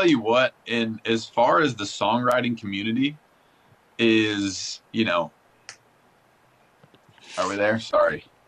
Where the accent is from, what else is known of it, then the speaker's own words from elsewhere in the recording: Union City, Tennessee, United States; And I was raised in West Tennessee and a little town called Union City.